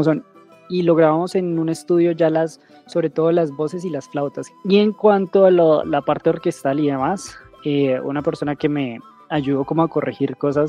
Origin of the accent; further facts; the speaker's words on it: Nobsa, Boyacá, Colombia; esta región donde yo vivo, donde yo soy de Nopsa, el Templo del Sol queda a 15 minutos de aquí en carro.